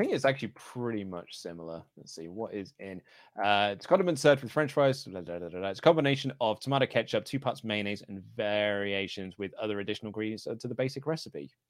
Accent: United Kingdom; maybe it's just because I'm British, I'm a brown sauce kind of guy.

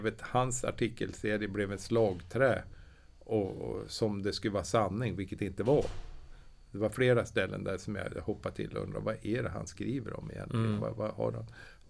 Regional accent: Östersund, Jämtland County, Sweden; jag kommer ju från Östersund och jag har en barack uppe i fjällen

